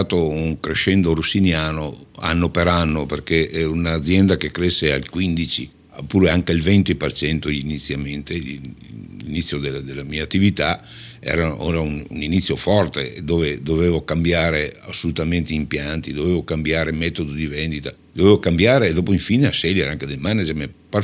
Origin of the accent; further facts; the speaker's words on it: Veneto, Italy; accent: Veneto; detto con il mio accento veneto, mi ha portato la simpatia di tutti gli italiani